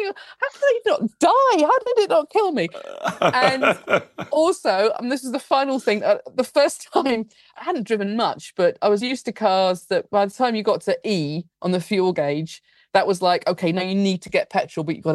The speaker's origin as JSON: {"language": "English", "town": "Blackburn", "region": "North West England", "country": "United Kingdom", "said": "I'm from Blackburn, just as well, from being about 16 miles away from Blackpool. Yeah. And my parents are from the south, and we moved up to, this shows my age, we moved up to the north because my father worked in a carpet factory, and Blackburn was near the carpet factory, which is in Rishton."}